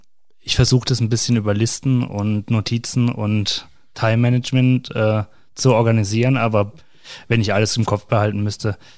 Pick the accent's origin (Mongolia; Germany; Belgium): Germany; Ettlingen, Baden-Württemberg; Also ich habe im Hotel Erbrenz in Ettlingen in meiner Heimatstadt gelernt